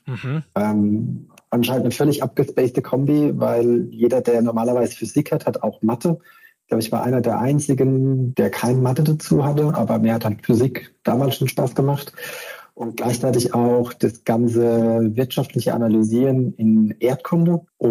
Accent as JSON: {"language": "German", "region": "Rhineland-Palatinate", "country": "Germany", "said": "eigentlich aus einem Ort an der französischen Grenze. Aber da den niemand kennt, sagt man halt meistens aus der Nähe von Pirmasens. Und weil das halt auch wenige Leute kennen, sagt man dann meistens, ich komme aus der Nähe von Kaiserslautern."}